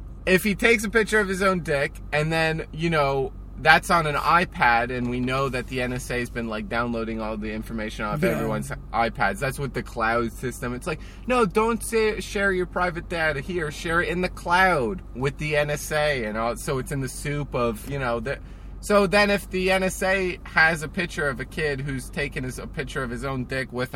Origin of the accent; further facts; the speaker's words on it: New Jersey, United States; accent: Jersey; New Jersey, so I probably talk like other people just think, oh, Jersey accent means you're Jewish.